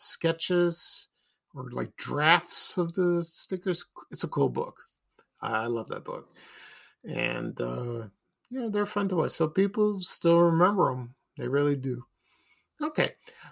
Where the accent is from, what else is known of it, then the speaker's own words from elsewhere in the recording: Chicago, Illinois, United States; I told him I'm from Chicago